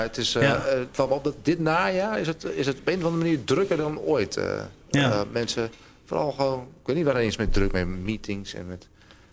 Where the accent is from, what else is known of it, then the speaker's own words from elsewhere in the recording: Groningen, Netherlands; also born or lived in Rotterdam; Ik ben echt Groninger, ja.